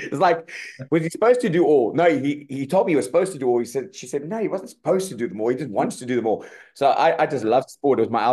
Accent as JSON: {"language": "English", "town": "Cape Town", "region": "Western Cape", "country": "South Africa", "tie": "born or raised there", "also_born_or_lived": "Zimbabwe", "said": "Yeah, so I was born in Zim, but I lived in Cape Town from like two years old."}